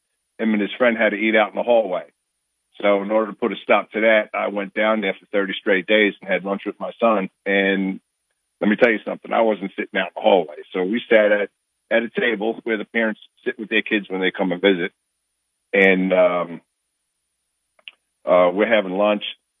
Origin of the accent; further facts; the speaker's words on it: New York, United States; I didn't have any tornadoes where I grew up in New York